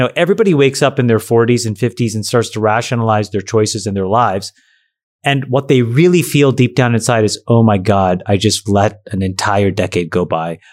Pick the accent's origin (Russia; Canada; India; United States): Canada; And there was, it was, and look, I'll say this as a Canadian and a Sri Lankan.